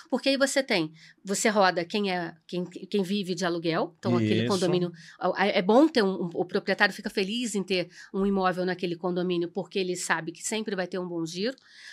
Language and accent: Portuguese; Rio de Janeiro, Brazil; meu sotaque garante, entende, entrega, que eu sou do Rio de Janeiro. Morei a minha vida inteira.